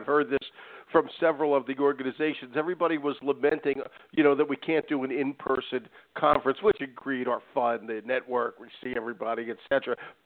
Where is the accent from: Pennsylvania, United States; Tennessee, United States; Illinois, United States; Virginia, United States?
Pennsylvania, United States; Philadelphia; That would be the way I would normally do it as a Philadelphian